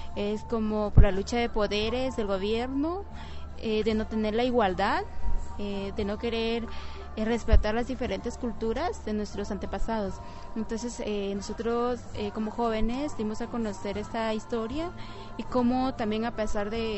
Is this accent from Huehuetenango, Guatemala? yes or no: no; Ixcán, Quiché, Guatemala; soy de Ixcán, Guatemala.